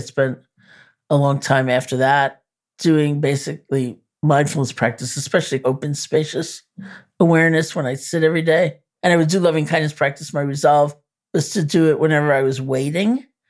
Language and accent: English; New York, United States; Like, I'm a New Yorker.